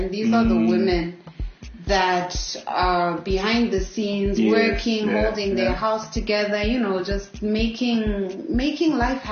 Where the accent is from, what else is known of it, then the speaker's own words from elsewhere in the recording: Harare, Zimbabwe; now in Bulawayo, Zimbabwe; Okay, so I come from Zimbabwe. Mm-hmm. I grew up in Harare.